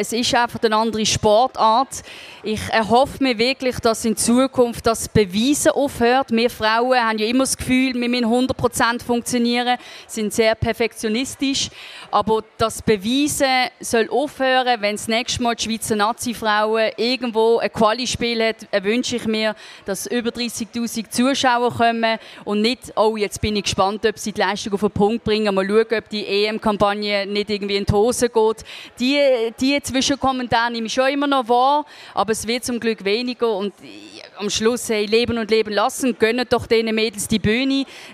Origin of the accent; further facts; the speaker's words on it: Netherlands; ich als Holländerin